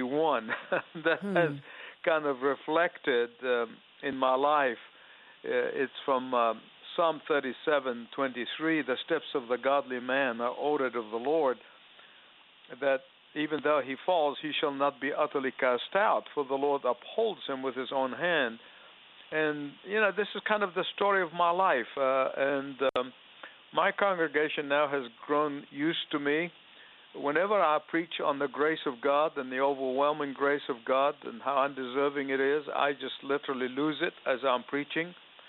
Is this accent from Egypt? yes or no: yes; Egypt; I grew up in Egypt. Our family was a large family, we ethnically Christian family